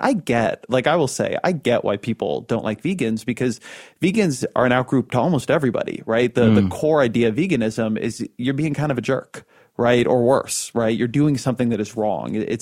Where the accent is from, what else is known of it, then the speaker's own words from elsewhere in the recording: California, United States; but like I'm a Californian and I like Apple computers, right?